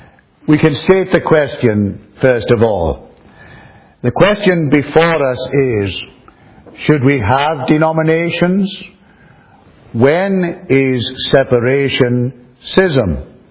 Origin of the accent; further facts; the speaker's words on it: Northern Ireland, United Kingdom; not coming as an Englishman from Northern Ireland to tell you all what you should be doing